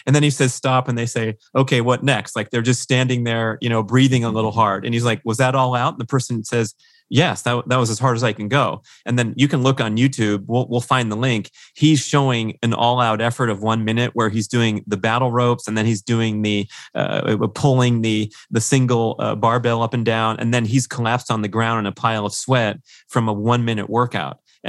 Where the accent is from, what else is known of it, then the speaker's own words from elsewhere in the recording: Sacramento, California, United States; I said, oh yeah, yeah, I'm from Sacramento.